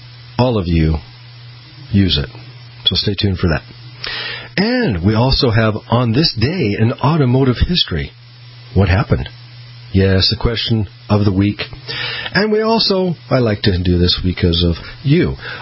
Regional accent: Boise, Idaho, United States; right here in my hometown, 670 AM 670 KBOI. I'm very proud. I started in Boise, Idaho years ago, 1995, and I'm very proud to be back home

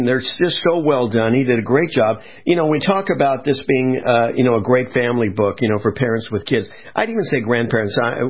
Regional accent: West Coast, United States; because I was a kid growing up in the West Coast, and we had a lot of earthquake activity, and it's been a while. I'm on the East Coast now

